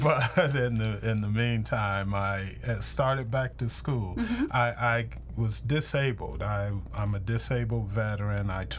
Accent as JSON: {"language": "English", "town": "Cleveland", "region": "Ohio", "country": "United States", "tie": "born or raised there", "said": "I am from Cleveland. I'm a Cleveland native, born and for the most part raised, but I grew up on the east side of the city in the Mount Pleasant neighborhood. I graduated from Cleveland Public Schools."}